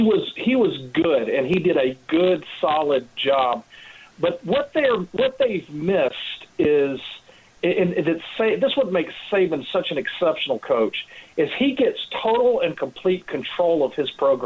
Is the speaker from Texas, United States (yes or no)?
yes; Texas, United States; And I grew up in Texas, played football in high school, played on the baseball team at Texas.